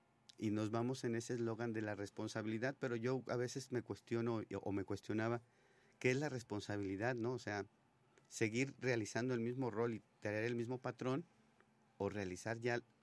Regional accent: Mexico; hablo propiamente de nosotros como mexicanos

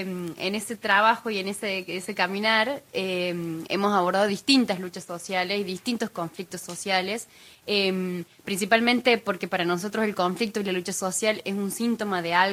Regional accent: La Rioja, Argentina; now in Córdoba, Argentina; Yo soy de La Rioja, de acá. Y me fui a Córdoba a estudiar y bueno, ahora estoy trabajando en la universidad de allá.

